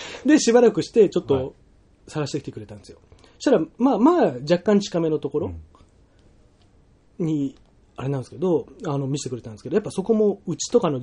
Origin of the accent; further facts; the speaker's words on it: Okinawa, Japan; で僕僕沖縄出身なんですけど、お26からもう帰るんですよ